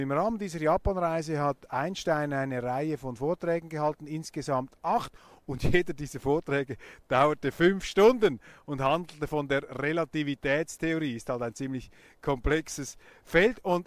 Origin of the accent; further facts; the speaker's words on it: Switzerland; das muss ich als Schweizer sagen